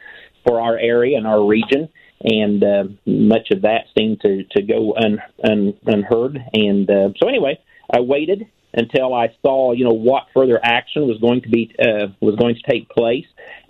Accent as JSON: {"language": "English", "town": "Louisville", "region": "Illinois", "country": "United States", "tie": "born or raised there", "said": "Xenia is my home address, but Louisville, spelt like Louisville, is actually my hometown. That's where my office is at in the county seat for Clay County."}